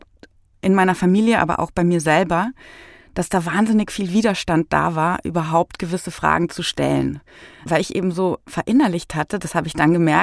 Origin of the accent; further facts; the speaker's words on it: Bavaria, Germany; ich bin ja aus Bayern, mein Großvater aus der Oberpfalz.